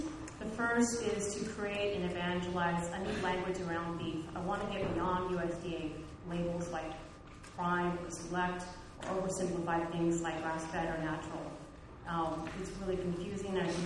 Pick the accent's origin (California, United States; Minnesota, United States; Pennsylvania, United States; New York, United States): California, United States; I grew up in the East Bay, down in the San Francisco Bay Area.